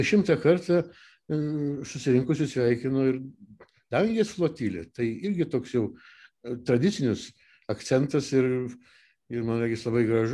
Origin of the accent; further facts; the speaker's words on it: Kaunas, Kaunas County, Lithuania; now in Klaipėda, Lithuania; O aš iš Kauno